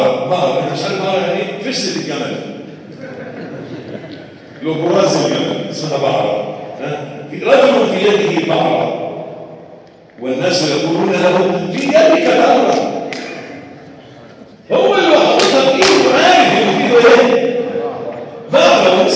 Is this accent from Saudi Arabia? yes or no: no; Egypt; احيانا عندنا في مصر